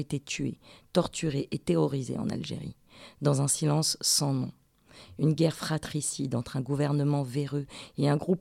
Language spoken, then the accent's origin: French; France; Je suis née en France dans les années 70. Mes parents sont algériens.